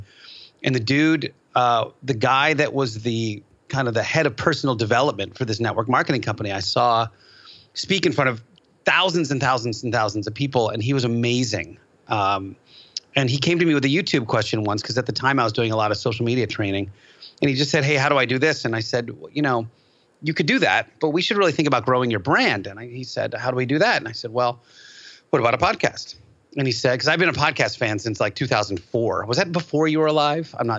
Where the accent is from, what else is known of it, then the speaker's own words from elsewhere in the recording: Philadelphia, Pennsylvania, United States; accent: East Coast; I'm from Philly, so I'm gonna switch into my like East Coast mode accent right now.